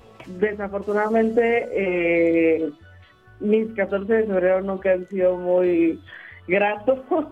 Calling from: Tlalnepantla, State of Mexico, Mexico; De aquí, de Tlalnepantla.

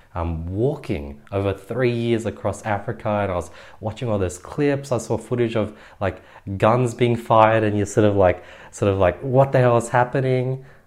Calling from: Sydney, New South Wales, Australia; I'm from Sydney, Australia.

